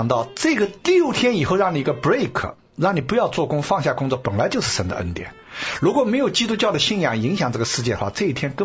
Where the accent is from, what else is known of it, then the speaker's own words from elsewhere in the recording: China; 对我们中国人来讲呢，前世界完全从来没听过